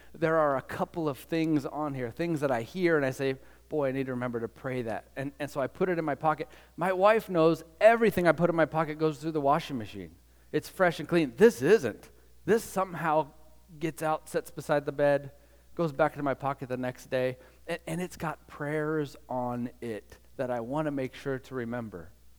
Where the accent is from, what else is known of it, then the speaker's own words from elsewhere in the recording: West Virginia, United States; I grew up in West Virginia. It's weird there. Very, very strange.